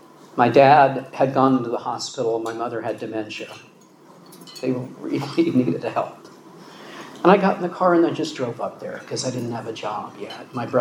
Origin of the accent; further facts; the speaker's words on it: Texas, United States; also born or lived in Iowa; I grew up in churches in Texas and Iowa